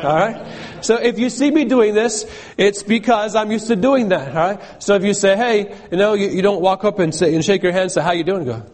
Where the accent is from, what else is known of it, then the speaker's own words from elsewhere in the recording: Philippines; I'm from the Philippines.